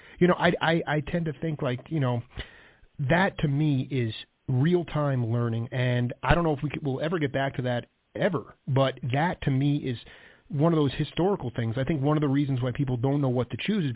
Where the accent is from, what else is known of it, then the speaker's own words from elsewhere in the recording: New York, United States; I grew up in New York.